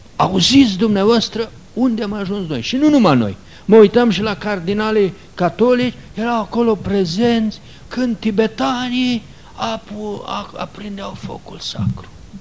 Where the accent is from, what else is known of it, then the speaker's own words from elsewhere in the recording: Romania; Eu sunt român. Eu sunt de pe un teritoriu foarte râvnit, de, nu de două milenii, de milenii întregi.